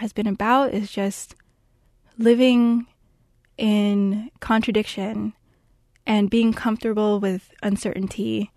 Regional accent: United States; I'm Filipino. I'm Filipino-American, and here I am, like a person of color, teaching the colonial powers language to other students of color.

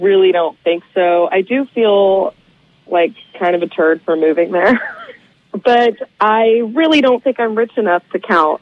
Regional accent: Martinez, California, United States; now in Nashville, United States; I'm actually sitting in my hometown of Martinez, California.

